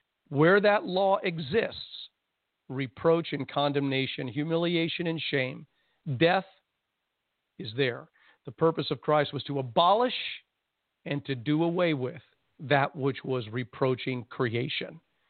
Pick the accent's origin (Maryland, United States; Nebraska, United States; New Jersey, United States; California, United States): New Jersey, United States; Jersey City; Now, I grew up in Jersey City, New Jersey. I know how to swear.